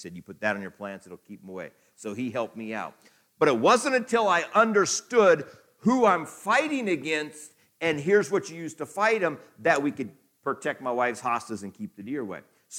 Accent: Iowa, United States; So I grew up in Iowa, and you know, so we had deer around.

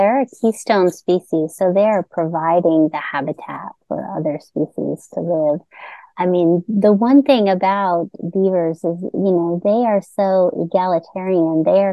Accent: New York, United States; I'm from New York, so when I first saw that, I'm like, "What on earth is this big, concrete river?

